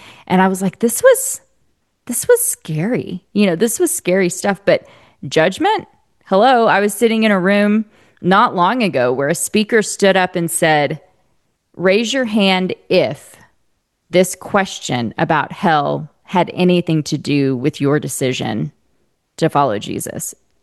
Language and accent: English; Bible Belt, United States; the theological teachings that I grew up with in Bible Belt America